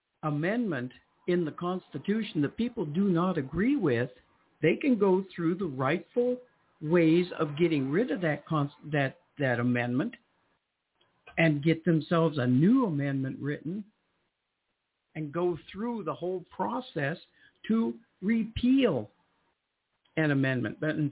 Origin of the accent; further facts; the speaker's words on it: United States; born there; I was born here in the United States. My dad was born here in the United States.